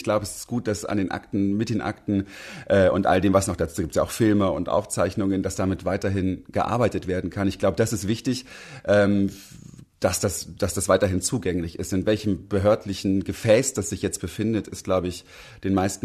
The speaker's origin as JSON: {"language": "German", "region": "Berlin", "country": "Germany", "tie": "born or raised there", "said": "ich bin in Berlin-Pankow groß geworden, da gab es einen Konsum an der Ecke"}